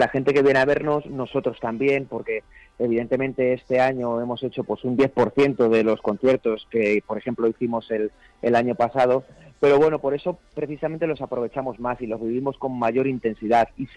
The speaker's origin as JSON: {"language": "Spanish", "town": "Madrid", "region": "Community of Madrid", "country": "Spain", "tie": "born or raised there", "lives_now": "Alcorcón, Spain", "said": "yo soy de Madrid, yo vivo, resido en Alcorcón, mis padres son extremeños, emigrantes, y bueno, yo vivo aquí en Madrid de hace, bueno, toda la vida nací aquí."}